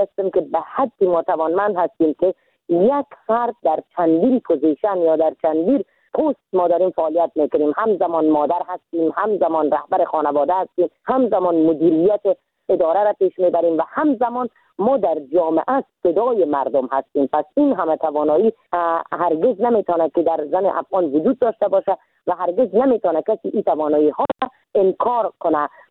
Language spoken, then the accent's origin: Persian; Iran; moved away as an adult; now in Afghanistan; ما در سال 1364 در کشور ایران به دنیا آمدم